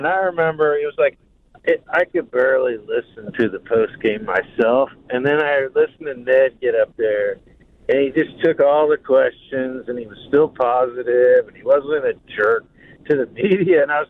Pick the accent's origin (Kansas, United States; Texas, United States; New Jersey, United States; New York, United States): Kansas, United States; Chapman; But and I'm actually from Chapman, but we're going to Manhattan.